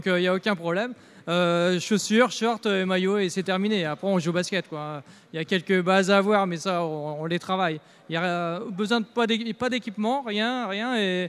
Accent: France; parce que forcément, on est français

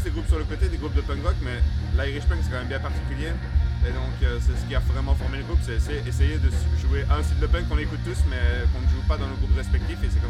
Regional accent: Liège, Wallonia, Belgium; On vient de Liège en Belgique, oui.

